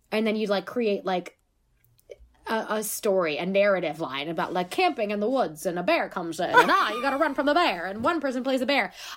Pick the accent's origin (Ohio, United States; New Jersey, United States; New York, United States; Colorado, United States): New York, United States; Queens; also born or lived in Suffern; I'm from Queens, but like moved to Rockland County.